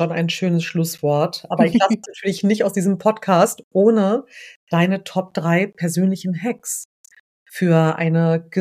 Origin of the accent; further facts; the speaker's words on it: Lower Saxony, Germany; Ich komme selbst aus der Nähe von Hannover, aus einem Vorort.